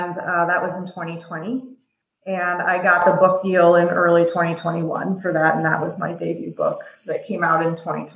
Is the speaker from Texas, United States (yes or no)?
no; Iowa, United States; Well, I grew up in Iowa. A small town called Albernett.